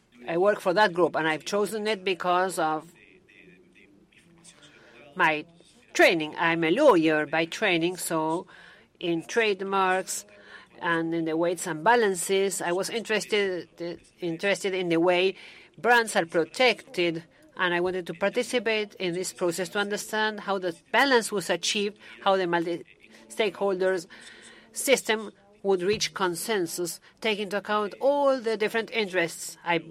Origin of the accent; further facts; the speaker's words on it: Argentina; I'm from Argentina. I'm going to speak Spanish for once.